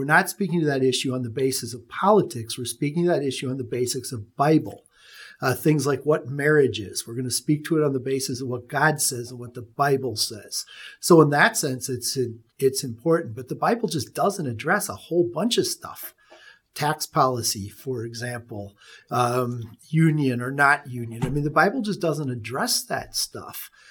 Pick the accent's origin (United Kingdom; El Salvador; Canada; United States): United States; I am an American citizen. I'm very thankful I'm an American citizen. I've had a chance to travel to some other countries. I like living here.